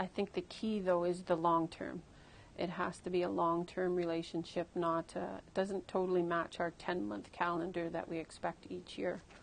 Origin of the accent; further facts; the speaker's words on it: Dawson City, Yukon, Canada; although I grew up in the Yukon, I'm Trondukachin, I'm from Dawson City, I have a different relationship with the Kwanlin Dun First Nation.